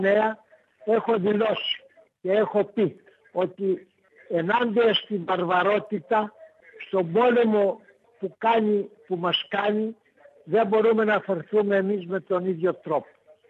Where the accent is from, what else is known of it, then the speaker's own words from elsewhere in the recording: South Aegean, Greece; Τα Περάθη της Νάξου, ναι, πολύ σωστά.